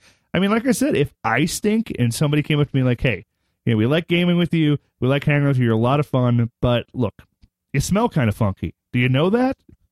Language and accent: English; United States; This is the area. I'm American. I own this area around me where I stand.